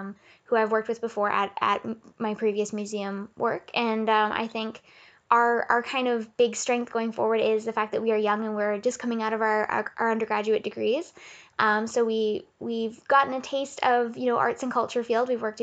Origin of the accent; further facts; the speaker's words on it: Smithers, British Columbia, Canada; I went home for a summer to my hometown, which is Smithers, BC